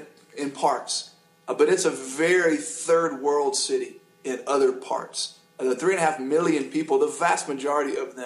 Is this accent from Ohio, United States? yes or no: no; Sumter, South Carolina, United States; we were living in Sumter, South Carolina. That's my hometown.